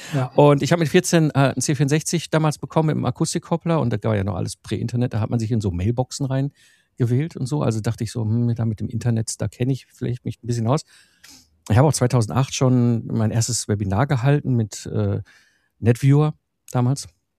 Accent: North Rhine-Westphalia, Germany; Also ich bin ja, wie gesagt, im Ruhrpott groß geworden, so zwischen Kohle und Stahl in den 90ern.

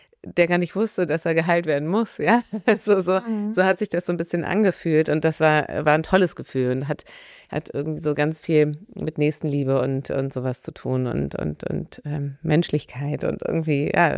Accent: Hamburg, Germany; ich bin in Hamburg aufgewachsen.

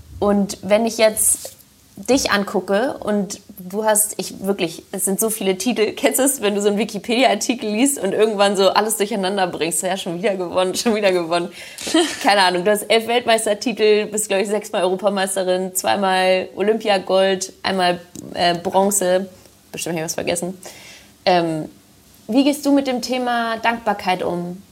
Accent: Hamburg, Germany; in Hamburg. Meine Heimat.

